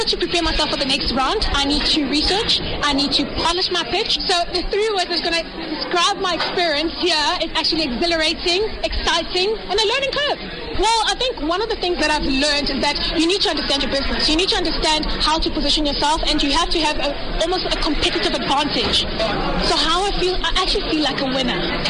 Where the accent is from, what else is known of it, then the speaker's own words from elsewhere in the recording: Johannesburg, Gauteng, South Africa; I am born and bred in Joburg.